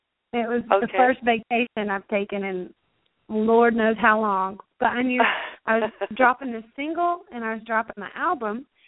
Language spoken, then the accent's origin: English; Alabama, United States; since I am from Alabama and I went to Auburn, it's always special to me to go back to my roots and to go back to my home place